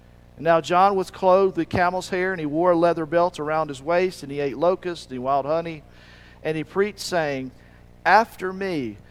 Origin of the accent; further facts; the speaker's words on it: Alabama, United States; Now, I'm from Alabama, so I know, but it's a little bit more nasally, right?